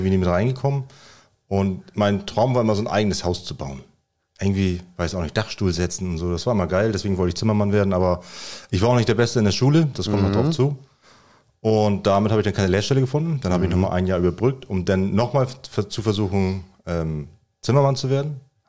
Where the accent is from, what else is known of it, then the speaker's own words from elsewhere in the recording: Husum, Schleswig-Holstein, Germany; Ich komme aus Husum, aus dem hohen Norden